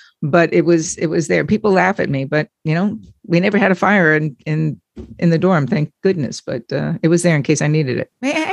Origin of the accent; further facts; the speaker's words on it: Glen Head, New York, United States; I grew up in Long Island, and once or twice a year, the town that I grew up in, Glen Head, would do an emergency response system for families.